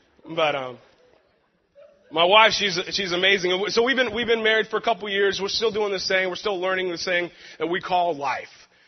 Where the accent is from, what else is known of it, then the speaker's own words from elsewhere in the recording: Tacoma, Washington, United States; I've been basically born and raised in Tacoma, you know.